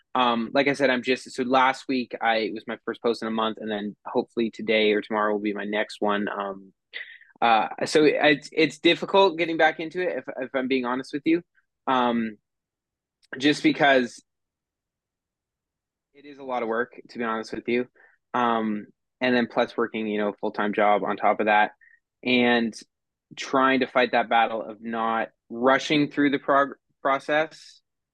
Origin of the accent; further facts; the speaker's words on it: London, Ontario, Canada; Now usually I just say I'm from London, Ontario.